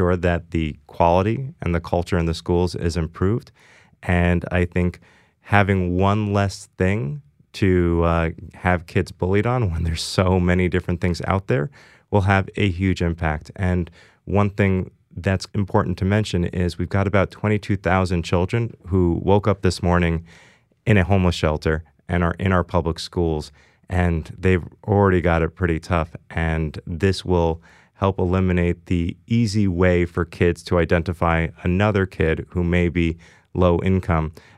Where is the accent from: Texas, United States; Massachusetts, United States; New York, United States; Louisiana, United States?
New York, United States; New York City; I grew up on the Upper East Side, and I went to a public school, the Bronx High School of Science, and I had a single mom